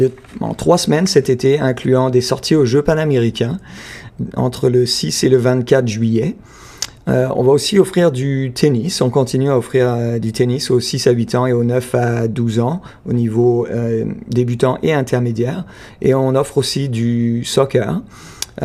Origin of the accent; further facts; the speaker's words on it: Normandy, France; also born or lived in Quebec; now in Toronto, Canada; Je suis originaire de France, en Normandie. J'ai vécu une douzaine d'années au Québec, où j'ai étudié au collège et à l'université de Sherbrooke, avant de déménager dans la région de Toronto il y a une quinzaine d'années environ.